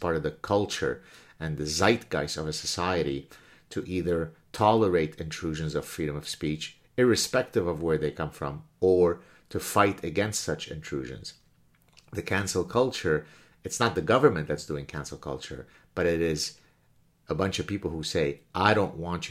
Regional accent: Canada; I'm Canadian

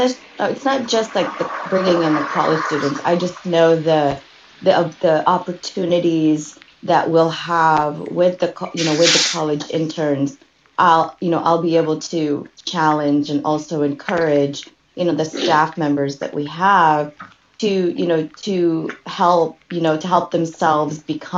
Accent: Philippines; moved away; growing up in the Philippines.

